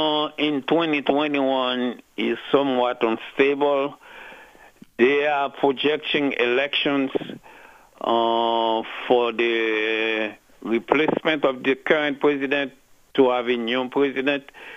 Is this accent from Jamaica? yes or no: no; Haiti; Secondly, I am from Haiti, and I know firsthand the conditions there